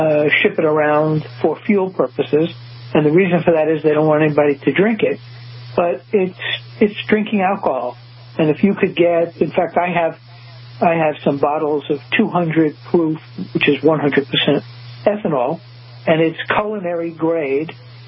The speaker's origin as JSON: {"language": "English", "town": "Brooklyn", "region": "New York", "country": "United States", "tie": "born or raised there", "said": "Growing up in Brooklyn, sometimes people say to me, well, how did you get this knowledge about ethanol?"}